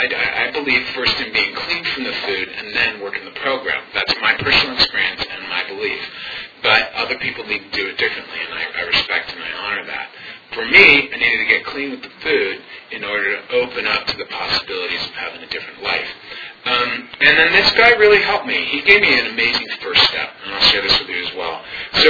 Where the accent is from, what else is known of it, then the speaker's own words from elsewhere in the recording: Rochester, New York, United States; now in Philadelphia, United States; And about 6 months later, I decided to move to Philadelphia. I grew up in Rochester, New York, and I realized I can't take the oak tree with me.